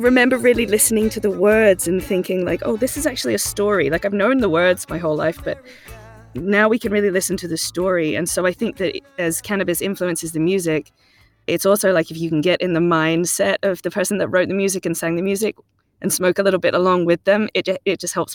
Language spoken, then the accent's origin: English; England, United Kingdom; as an English girl who grew up, you know, in the British schooling system, I remember studying in music class, studying reggae music, and we never heard any of that.